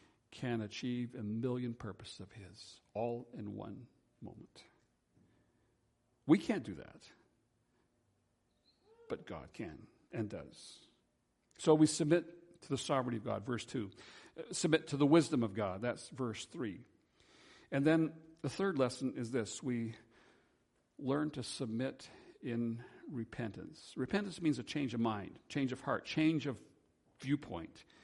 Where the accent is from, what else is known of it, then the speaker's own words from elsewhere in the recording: United Kingdom; moved away; We emigrated from Great Britain, and all of our family were overseas, and never had a chance until I was 18 years of age to go to a funeral.